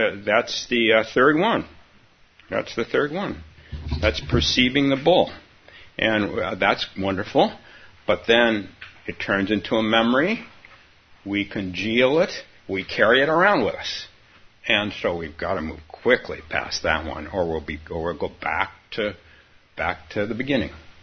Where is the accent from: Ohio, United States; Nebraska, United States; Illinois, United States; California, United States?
California, United States; San Francisco; I was in San Francisco, which is kind of my hometown